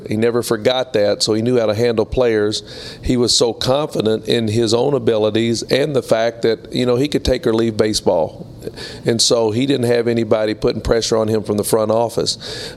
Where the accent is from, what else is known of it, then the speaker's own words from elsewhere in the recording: Midwest, United States; now in New York, United States; It was culture shock for me, growing up in the Midwest and now having an opportunity to go up to New York.